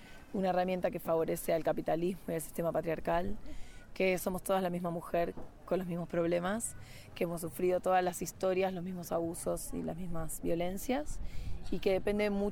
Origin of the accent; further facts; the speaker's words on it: San Marcos Sierra, Córdoba, Argentina; vengo de Córdoba, la provincia de Córdoba, de un pueblo llamado San Marcos Sierra, del país de Argentina.